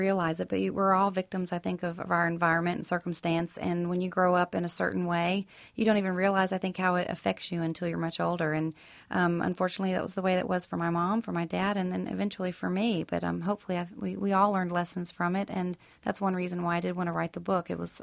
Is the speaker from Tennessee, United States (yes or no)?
yes; Nashville, Tennessee, United States; it's a description of the home that I grew up in on Franklin Road in Nashville.